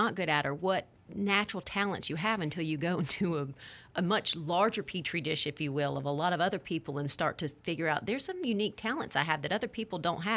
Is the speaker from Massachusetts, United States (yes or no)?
no; Atlanta, Georgia, United States; I tell people, I'm like, I'm from Atlanta. I can't help it. This is how I drive.